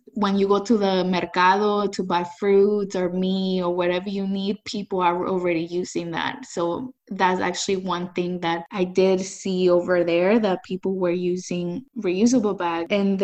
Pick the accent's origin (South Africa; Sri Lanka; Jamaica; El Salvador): El Salvador; now in United States; I came from El Salvador, so my experience was totally different than the one that I have right now. Basically, I'm from one of the poorest regions in El Salvador.